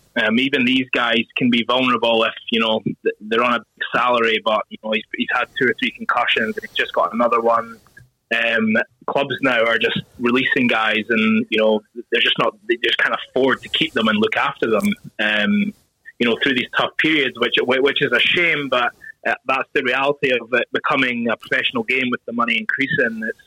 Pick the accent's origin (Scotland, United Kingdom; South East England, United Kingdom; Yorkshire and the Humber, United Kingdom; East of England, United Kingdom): Scotland, United Kingdom; If, like me, being a Scottish international, I'm obviously not an EQP, English qualified player.